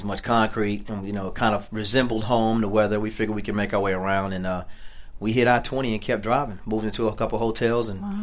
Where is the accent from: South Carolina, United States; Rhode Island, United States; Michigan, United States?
South Carolina, United States; Greenville; also born or lived in Kentucky / Augusta / Athens / Atlanta; Close. I was born in Kentucky. I grew up in grade school, Greenville, South Carolina, moved to Augusta High School.